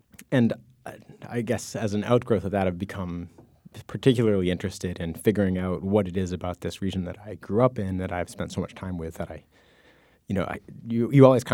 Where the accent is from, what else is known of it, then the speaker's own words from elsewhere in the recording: Massachusetts–New Hampshire border, United States; I grew up in the Mass New Hampshire border, and then now I'm a touring musician